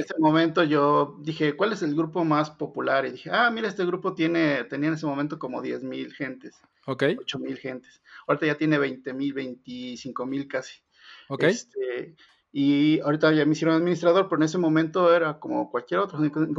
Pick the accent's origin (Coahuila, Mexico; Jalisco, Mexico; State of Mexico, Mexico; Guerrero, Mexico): Guerrero, Mexico; moved away as an adult; now in Puebla, Mexico; Yo soy del estado de Guerrero y me vine a estudiar aquí a la ciudad de Puebla.